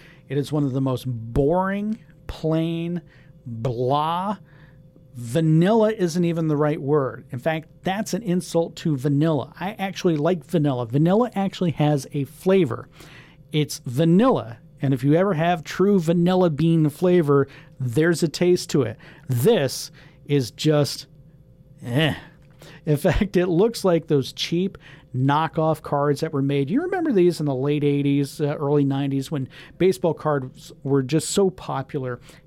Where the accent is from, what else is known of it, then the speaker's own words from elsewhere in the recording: Tampa, Florida, United States; Growing up outside of Tampa, Florida, the Reds used to train in Tampa and in nearby Plant City during my childhood.